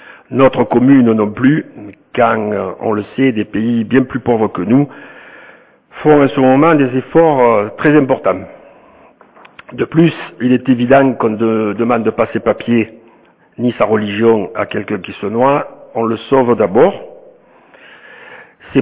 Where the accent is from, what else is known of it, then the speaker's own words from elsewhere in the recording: France; chez nous en France ou ailleurs de par le monde